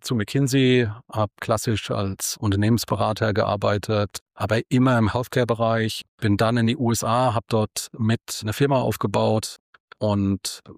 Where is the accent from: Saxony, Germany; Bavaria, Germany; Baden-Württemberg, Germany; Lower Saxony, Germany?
Bavaria, Germany; In Franken, nördliches Bayern.